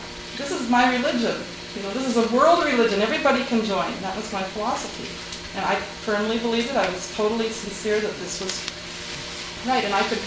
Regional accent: St. Cloud, Minnesota, United States; I'm from St. Cloud.

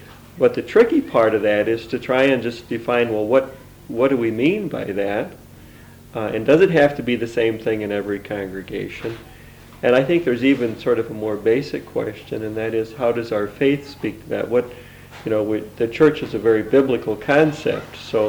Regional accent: Madison, Wisconsin, United States; I'm a pastor from Madison, Wisconsin.

